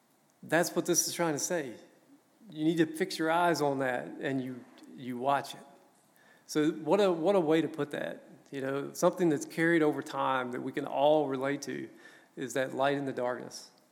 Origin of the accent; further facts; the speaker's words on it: United States; It's something that I think is hard to recognize as an American. We don't, as Americans, we have lost touch with the culture from which the Bible came from.